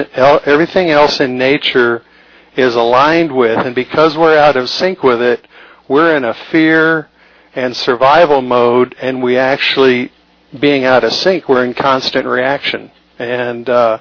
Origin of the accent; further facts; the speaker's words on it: Scottsdale, Arizona, United States; now in California, United States; I'm from the Scottsdale area and now I live in California